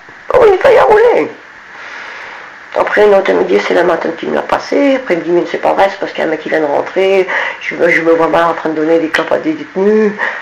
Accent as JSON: {"language": "French", "town": "Saint-Étienne", "region": "Auvergne-Rhône-Alpes", "country": "France", "said": "Bon, j'ai 48 ans, je suis stéphanoise"}